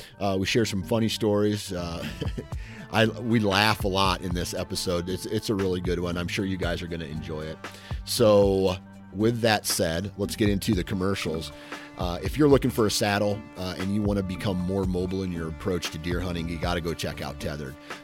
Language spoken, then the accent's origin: English; Midwest, United States; of course, I'm from the Midwest, so I'm a little bit biased here in this answer.